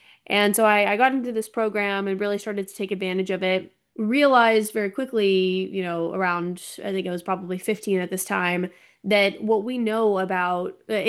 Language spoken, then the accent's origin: English; Las Vegas, Nevada, United States; now in New York City, United States; I'm from Las Vegas, born and raised in Las Vegas, and I'm actually in Vegas right now, but now I live out in New York City.